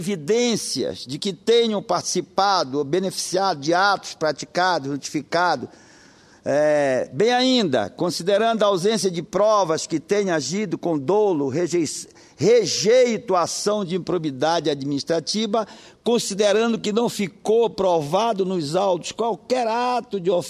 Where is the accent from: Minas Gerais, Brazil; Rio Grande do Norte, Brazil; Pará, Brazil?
Pará, Brazil; Salvaterra; Vim de uma família pobre. Vim do Marajó. Meus pais eram taberneiros, pobres